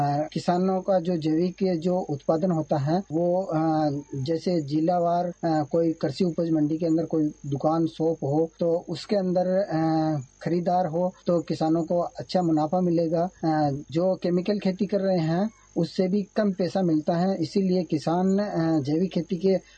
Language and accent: Hindi; Mandalgarh, Rajasthan, India; तहसील मांडलगढ़ जिला भीलवाड़ा का रहने वाला हूँ।